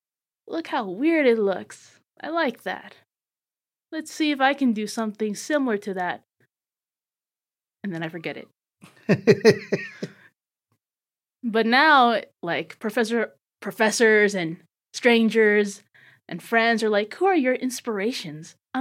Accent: Las Vegas, Nevada, United States; Because I was born and raised in Las Vegas.

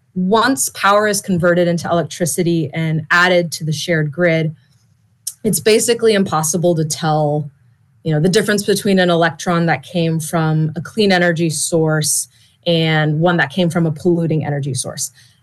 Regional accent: Forestville, California, United States; I was born and raised in Sonoma County out in Forestville.

